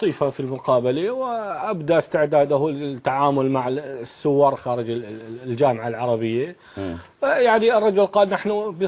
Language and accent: Arabic; Syria; لكن نحن كشعب سوري أن نذبح نقتل الآن في مدن تنتهك